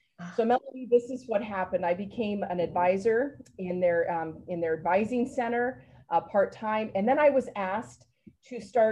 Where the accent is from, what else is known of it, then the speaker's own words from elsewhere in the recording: Oregon, United States; so I'm originally from Oregon. I come from the West Coast. In fact, my family line, they came by wagon train and it goes all the way back. And so I actually grew up in a very rural community in Southern Oregon in the mountains.